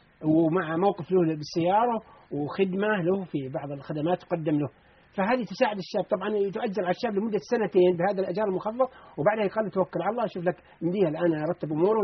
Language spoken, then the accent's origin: Arabic; Jeddah, Makkah Province, Saudi Arabia; هذه القضية عندنا في جدة